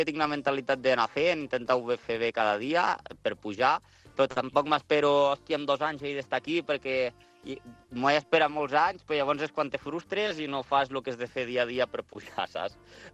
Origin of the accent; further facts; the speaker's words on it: Tremp, Catalonia, Spain; jo m'he criat per les terres de Lleida, bueno, jo soc de Tremp, soc del Pallars Jussà, però, bueno, sí, soc de la província de Lleida